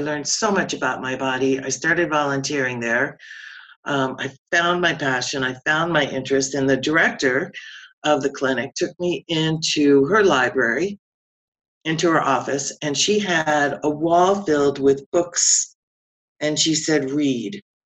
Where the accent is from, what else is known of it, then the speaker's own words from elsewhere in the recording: New Jersey, United States; I was growing up in New Jersey in a white Protestant family, church going, blah, blah, blah.